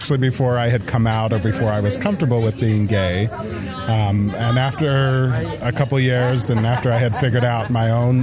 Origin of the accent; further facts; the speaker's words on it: Portland, Oregon, United States; I'm from Portland, Oregon, and I'm with the Order of Benevolent Bliss.